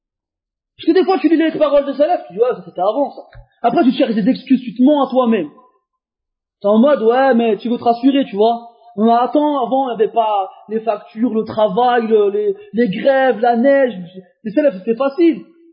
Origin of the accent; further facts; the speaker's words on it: France; born there; Moi, je suis né comme vous en France. Et avant une douzaine d'années, je parlais pas un mot d'arabe.